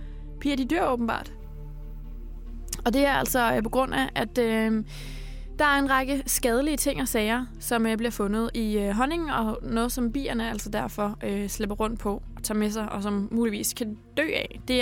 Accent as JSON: {"language": "Danish", "town": "Læsø", "region": "North Denmark Region", "country": "Denmark", "said": "Jeg er fra Læsø."}